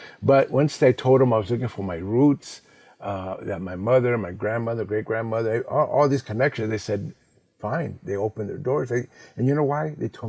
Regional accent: Watts, California, United States; also born or lived in San Gabriel Valley; I grew up like you, Catholic. I grew up in Watts, and then the poorest part of the San Gabriel Valley

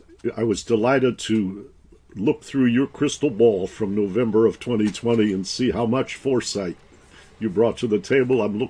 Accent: Detroit, Michigan, United States; I'll start with, in growing up in Detroit

